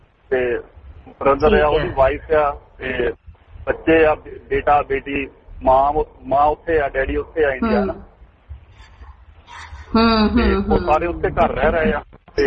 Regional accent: Gopal Kalan, Punjab, India; moved away; ਮੇਰਾ ਪਿੰਡ ਭੈਣ ਜੀ ਗੋਪਾਲ ਕਲਾਂ ਹੈ ਜੀ, ਨਕੋਦਰ, ਨਕੋਦਰ ਦੇ ਕੋਲ, ਤਹਿਸੀਲ ਨਕੋਦਰ, ਡਿਸਟ੍ਰਿਕਟ ਜਲੰਧਰ ਹੈ ਨਾ, ਜ਼ਿਲ੍ਹਾ ਜਲੰਧਰ ਹੈ ਜੀ ਆਪਣਾ। ਤੇ ਕਾਫੀ ਵੱਡਾ ਪਿੰਡ ਹੈ ਜੀ।

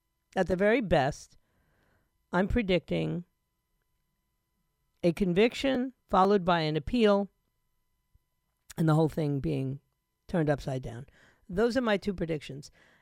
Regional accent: New York, United States; There, I said it. It's my hometown.

